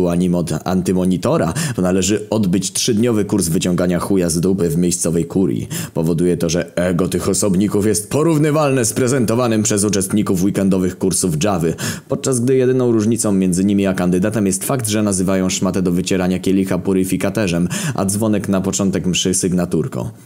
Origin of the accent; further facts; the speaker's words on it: South, Poland; Jestem z południa, więc zwykle było w góry